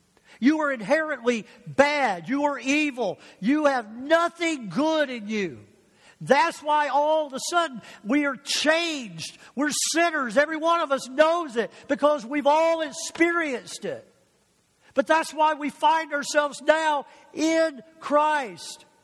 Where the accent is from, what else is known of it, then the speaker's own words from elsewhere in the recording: Detroit, Michigan, United States; now in Florida, United States; well, I'm from Detroit area.